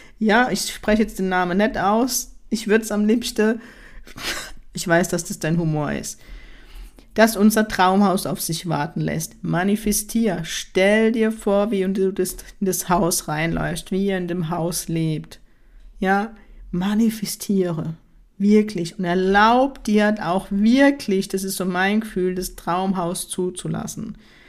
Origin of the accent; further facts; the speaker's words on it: Kurpfalz, Germany; Bei uns in der Kurpfalz heißt es einfach Dummschwätzer.